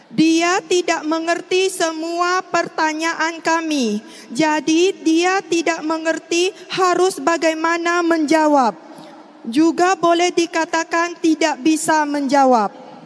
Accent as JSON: {"language": "Indonesian", "region": "Riau", "country": "Indonesia", "said": "Saya berasal dari Indonesia Riau."}